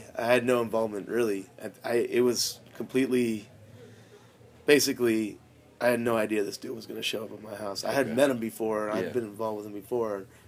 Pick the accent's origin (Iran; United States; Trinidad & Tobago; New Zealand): United States; New Haven, Connecticut; the night before was my hometown, New Haven.